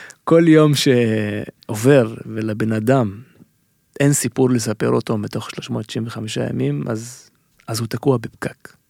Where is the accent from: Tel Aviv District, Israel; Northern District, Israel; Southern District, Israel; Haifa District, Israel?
Haifa District, Israel; Umm al-Fahm; זה אני, שם גדלתי